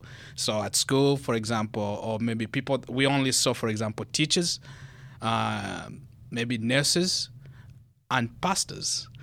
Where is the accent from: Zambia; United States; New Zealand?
Zambia; Solwezi, North-Western Province; I grew up in a small town, the then small town called Solwezi. It's in the northwestern part of Zambia. Zambia, located in the south central of Africa.